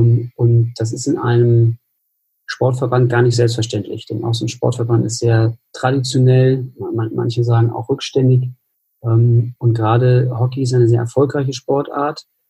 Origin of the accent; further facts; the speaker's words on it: Hamburg, Germany; dass ich bin selber Hamburger